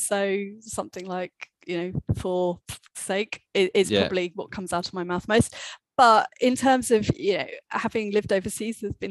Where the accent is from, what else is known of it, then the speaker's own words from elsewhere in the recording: Shoreham-by-Sea, South East England, United Kingdom; but also I grew up in Shoreham-by-Sea, which has a little airport